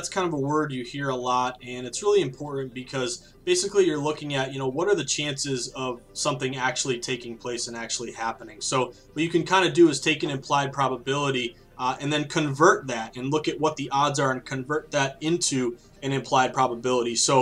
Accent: Philadelphia, Pennsylvania, United States; I'm from Philadelphia, I'm a diehard Eagles fan.

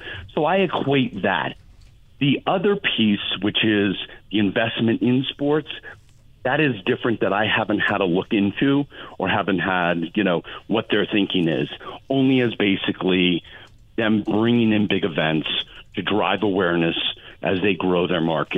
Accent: Las Vegas, Nevada, United States; I was born in Las Vegas, and in 1967, and as a kid, Las Vegas had a patina about it that was just Sin City.

